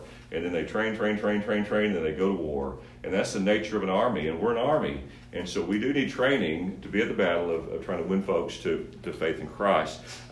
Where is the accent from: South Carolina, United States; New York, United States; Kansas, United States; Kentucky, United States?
Kentucky, United States; I'm 54. And so, man, I grew up in West Kentucky, 54 years old.